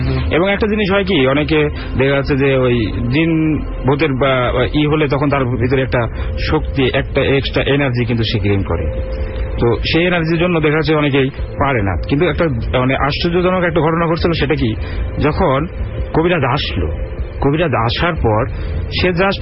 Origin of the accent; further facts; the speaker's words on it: Natore, Rajshahi Division, Bangladesh; আমার দেশের বাড়ি হচ্ছে উত্তরবঙ্গ নাটোরে। নাটোরে তো নাটোরের শহর থেকে 13 কিলো উত্তরে আমাদের সেই জায়গাটার নাম হচ্ছে নলডাঙ্গা।